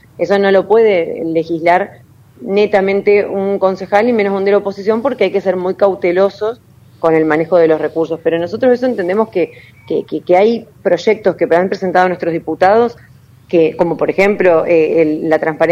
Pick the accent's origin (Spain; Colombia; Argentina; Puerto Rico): Argentina; esto no es hacia donde tenemos que ir como argentinos.